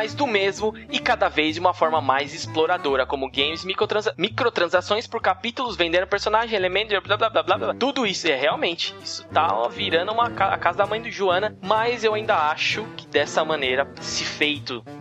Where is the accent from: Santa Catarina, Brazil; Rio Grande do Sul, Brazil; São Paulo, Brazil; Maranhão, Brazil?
São Paulo, Brazil; Embu; nós dois somos do Imbu.